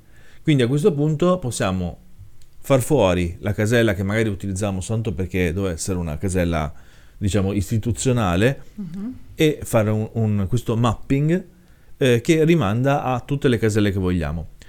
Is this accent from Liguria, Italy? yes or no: yes; Liguria, Italy; perché poi io come sapete sono ligure